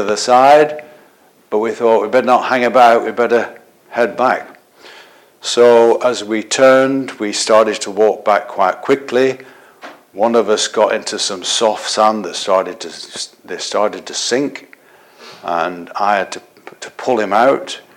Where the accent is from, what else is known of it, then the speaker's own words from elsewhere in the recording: North West England, United Kingdom; when I was in Lancashire, growing up in Lancashire, our church used to organise days out.